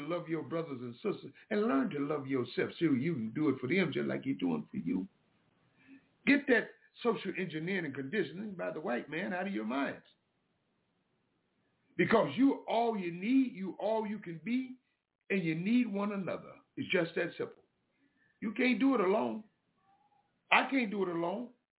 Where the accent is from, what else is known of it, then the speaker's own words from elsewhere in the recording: the South, United States; Yeah, you know that. I'm from the South.